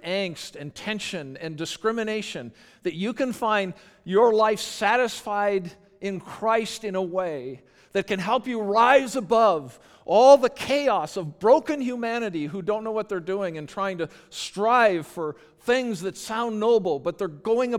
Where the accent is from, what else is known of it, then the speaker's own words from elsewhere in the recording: Canada; because not only am I white, but I'm Canadian and I don't know what's going on.